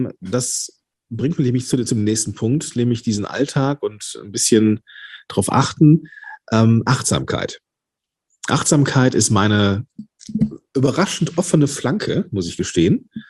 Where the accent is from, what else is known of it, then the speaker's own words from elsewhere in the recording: Rhineland, Germany; wir kommen ja jetzt beide aus dem Rheinland oder leben da zumindest.